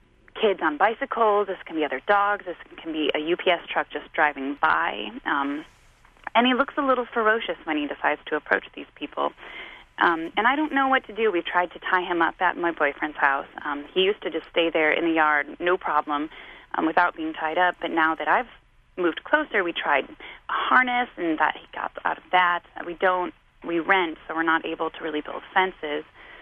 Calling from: Manila, California, United States; I'm calling from Manila, California.

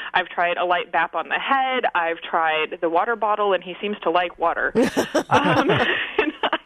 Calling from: Jonesboro, Arkansas, United States; I'm calling from Jonesboro, Arkansas.

